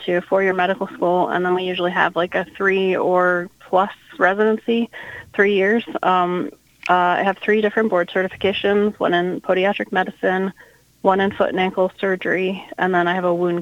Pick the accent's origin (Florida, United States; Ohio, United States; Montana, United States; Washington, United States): Ohio, United States; Cleveland; now in Alexandria, United States; So I actually grew up in Ohio, kind of southwest Cleveland area.